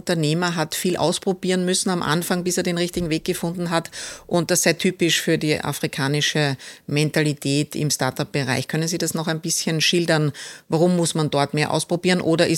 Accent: Austria; als Österreicher

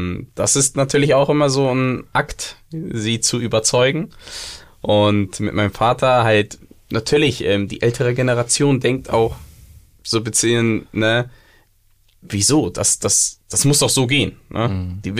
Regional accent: Punjab, India; German is a second language; Norden, Punjab.

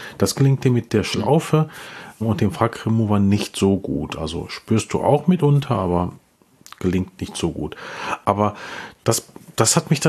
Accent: North Rhine-Westphalia, Germany; Ich komme ja aus dem Ruhrgebiet

